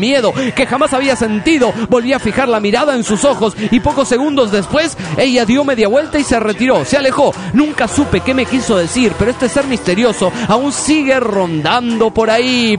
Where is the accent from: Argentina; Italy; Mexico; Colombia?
Mexico; Nayarit; de Tepiña, Yarit, México.